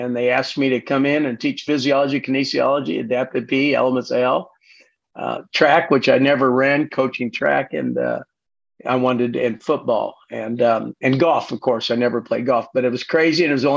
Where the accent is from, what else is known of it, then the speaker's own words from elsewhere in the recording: Kansas City, United States; Growing up in Kansas City and passionate about baseball.